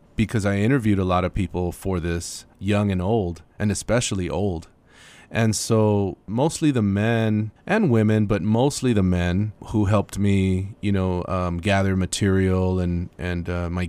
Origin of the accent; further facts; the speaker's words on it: El Paso, Texas, United States; I grew up in El Paso in the Lower Valley. So I was familiar with that, environment and, you know, went to school with kids that were involved in gangs and stuff like that.